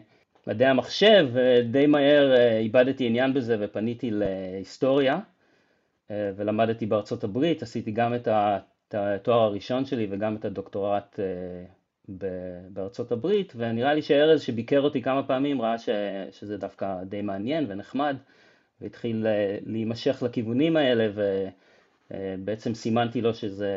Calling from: London, United Kingdom; אני מדבר מלונדון.

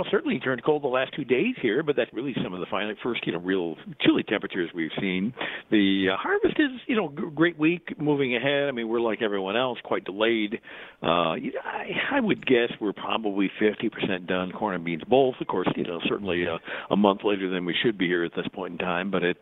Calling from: Creston, Illinois, United States; right now, actually, I'm in the major town of Creston, Illinois.

